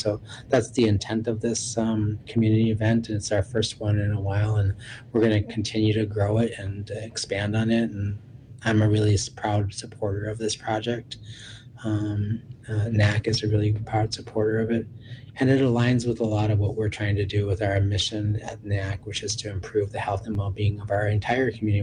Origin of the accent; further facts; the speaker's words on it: Minneapolis, Minnesota, United States; I talked about growing up in South Minneapolis and being able to ride my bike from my home at 31st and Minnehaha all the way down the avenue